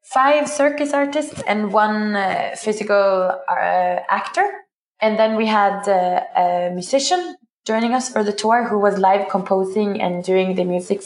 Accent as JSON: {"language": "English", "country": "Norway", "tie": "born or raised there", "said": "I grew up doing theater in Norway's oldest street theater company, Stella Polaris."}